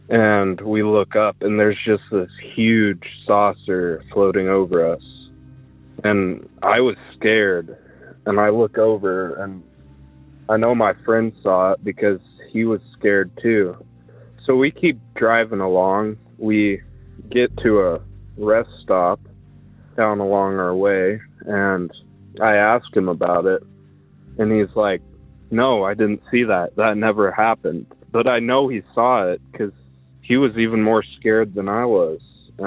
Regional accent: Nebraska, United States; I'm from Sioux County, Nebraska. This county borders Wyoming and South Dakota.

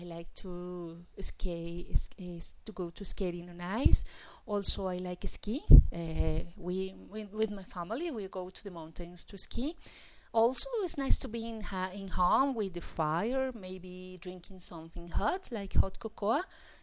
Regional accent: Boston, Massachusetts, United States; now in Colombia; I'm from Boston, Massachusetts, in the United States.

